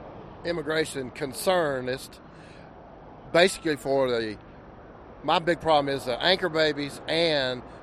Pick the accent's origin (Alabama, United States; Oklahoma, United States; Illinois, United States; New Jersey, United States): Alabama, United States; Bessemer; Bessemer, Alabama.